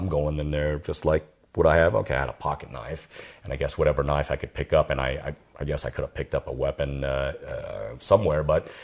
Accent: Vietnam; moved away; You guys know that my family and I came from Vietnam. We escaped after the Vietnam War, after Saigon fell to communists

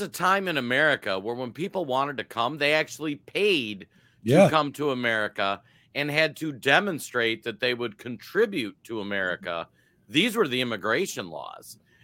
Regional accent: Minnesota, United States; You know, I'm from Minnesota. I pay $3,500 in property tax.

